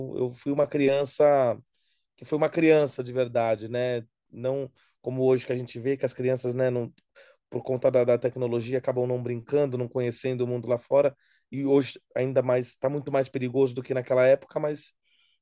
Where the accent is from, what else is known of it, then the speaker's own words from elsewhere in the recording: São Vicente, São Paulo, Brazil; Eu sou da periferia de São Vicente, na Baixada